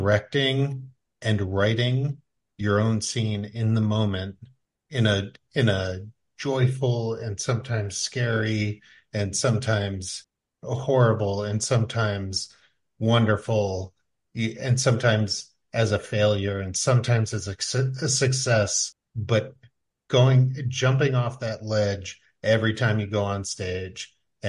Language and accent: English; Damariscotta, Maine, United States; I went to Lincoln Academy in Newcastle, Maine. I grew up in Damariscotta, Maine.